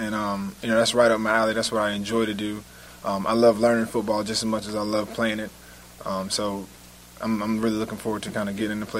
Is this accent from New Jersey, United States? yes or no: yes; New Jersey, United States; And like I said, I'm from New Jersey, so I'm familiar with the area.